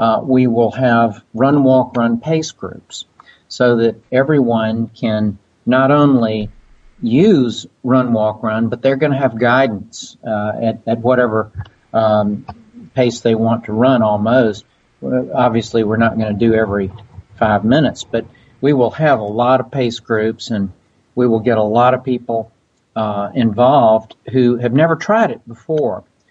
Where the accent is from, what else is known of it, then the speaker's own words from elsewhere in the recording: Atlanta, Georgia, United States; it be done in Atlanta, my hometown, to show some of my favorite places to run